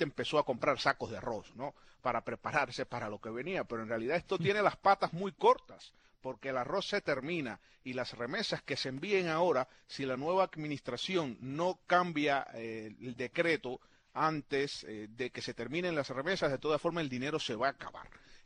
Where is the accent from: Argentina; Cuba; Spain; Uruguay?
Cuba; todos los que somos cubanos